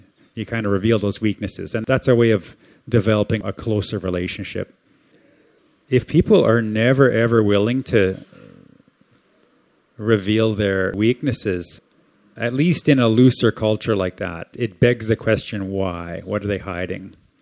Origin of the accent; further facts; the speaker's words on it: Canada; like I came from Canada, and Canada is known for having a very, let's just say, loose culture, more informal.